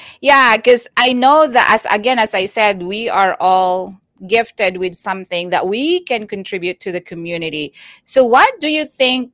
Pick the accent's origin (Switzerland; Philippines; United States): Philippines; We can make the most out of being Filipinos, because we are known to be hardworking people, right?